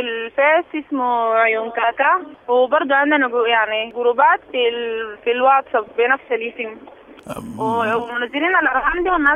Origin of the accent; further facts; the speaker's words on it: Sudan; شكرا للناس نحن كلنا كسودانيين ما في لون احسن من لون وما في دين احسن من دين